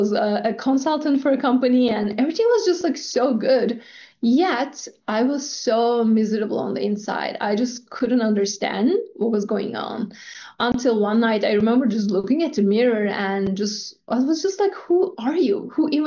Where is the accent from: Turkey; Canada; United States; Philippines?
Turkey; my story is just growing up in Turkey in a family that looked really perfect from the outside.